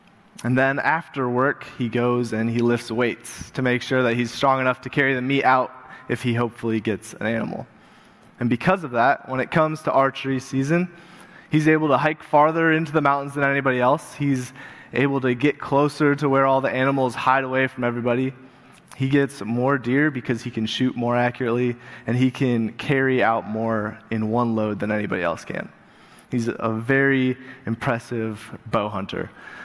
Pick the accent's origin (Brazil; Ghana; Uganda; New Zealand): Uganda; also born or lived in Colorado; now in United States; As my dad said, I grew up in Uganda. I came here, and then in college, I moved out to Colorado